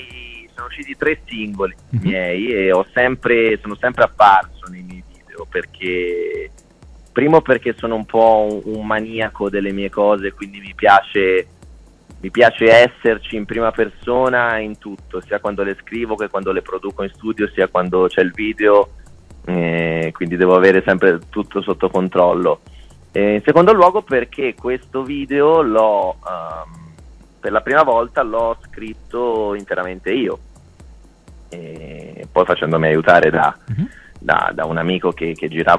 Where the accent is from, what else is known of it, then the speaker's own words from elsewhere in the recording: Cremona, Lombardy, Italy; now in Florence, Italy; Ecco, quindi da Cremona, io sono originario di Cremona